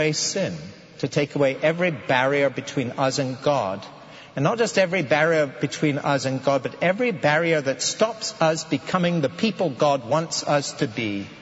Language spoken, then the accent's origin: English; Edinburgh, Scotland, United Kingdom; So I'm 14 years of age. It's 1966. I'm living in my hometown of Edinburgh.